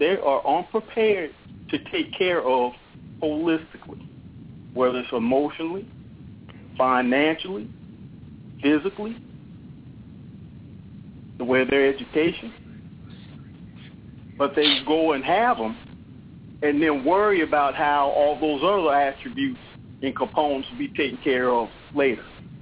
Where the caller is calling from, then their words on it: California, United States; calling from Killer Cali, Lost Scandal.